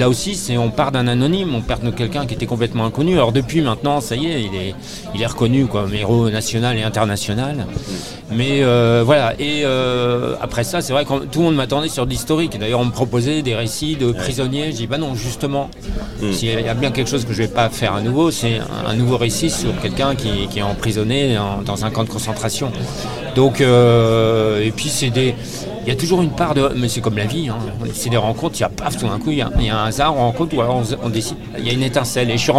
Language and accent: French; Brittany, France; C'est la plage de mon enfance, où Sainte-Anne-la-Palue. Et je suis né à Dinéol, un pont de Bille-et-Quimère. J'ai fait toute mon enfance, là où il y a la poudrerie.